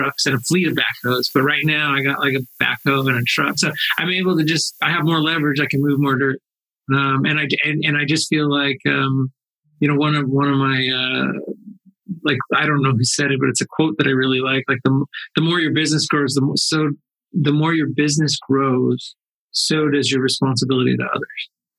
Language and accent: English; Los Angeles, California, United States; And I think in growing up in Los Angeles and working in Hollywood, it's not uncommon